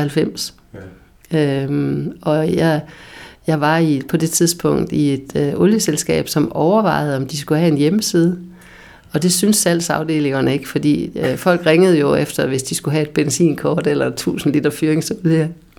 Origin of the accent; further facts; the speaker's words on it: Jutland, Denmark; now in Dragør, Denmark; jeg bor her jo selv privat og har boet her siden 2002, og jeg er faldet rigtig godt til i Dragør. Jeg kommer oprindeligt fra Jylland